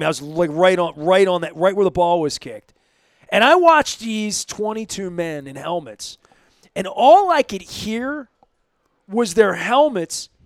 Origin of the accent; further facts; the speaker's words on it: Dundalk, Maryland, United States; And I'm from Dundalk. I saw street fights. There were fights on the hill every day in Hollabur with kids and whatever.